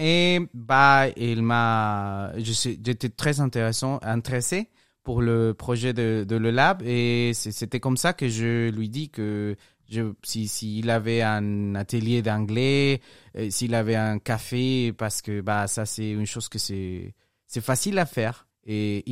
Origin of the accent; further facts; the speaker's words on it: Mexico; French is a second language; je viens de Mexique et je suis avec les Labs maintenant. Et je suis un prof d'anglais